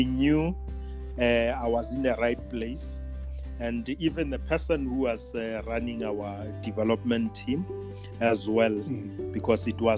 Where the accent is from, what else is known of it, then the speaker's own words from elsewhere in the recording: Bushbuckridge, Mpumalanga, South Africa; also born or lived in Phalaborwa; yes, I was born in Bushbuckridge, in a village called Bevelshoek, around Akonhoek.